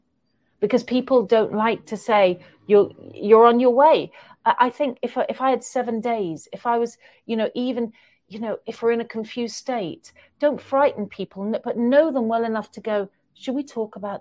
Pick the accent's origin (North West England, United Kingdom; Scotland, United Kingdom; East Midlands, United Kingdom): North West England, United Kingdom; Manchester; And when he found out I was from Manchester, he's like, "Oh, that's amazing.